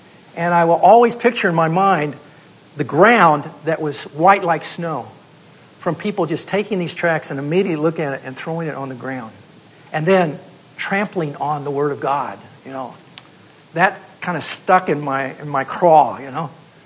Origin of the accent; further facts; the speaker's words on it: United States; And, you know, for me as an American, it just didn't compute.